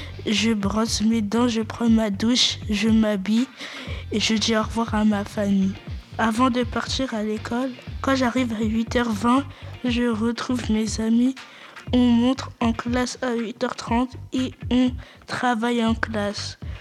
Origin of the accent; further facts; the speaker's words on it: Comoros; je suis comorien, j'ai 11 ans.